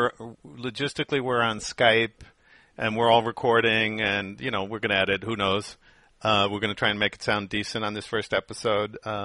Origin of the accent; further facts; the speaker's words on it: New York, United States; I'm a New Yorker, so sometimes I'm a fast talker, sometimes a slow talker.